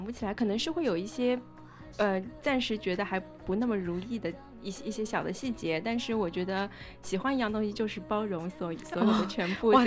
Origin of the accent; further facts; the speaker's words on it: Shanghai, China; 我其实是来自上海嘛